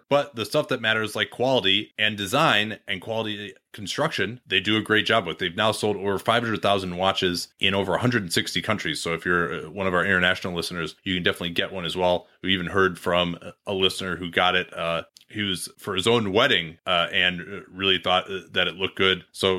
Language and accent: English; Chicago, Illinois, United States; accent: Chicago; Oh, that actually was brought to you by my Chicago accent, which rarely makes an appearance, but I figured with the Cubs having won, we can break out and actually just to show the Chicago roots there.